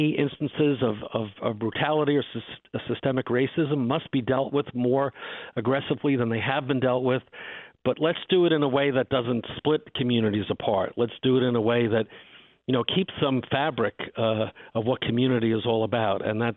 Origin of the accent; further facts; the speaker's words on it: Great Neck, New York, United States; I know back in my hometown in Great Neck, I drove by the other day in a restaurant that had been there for as long as I can remember.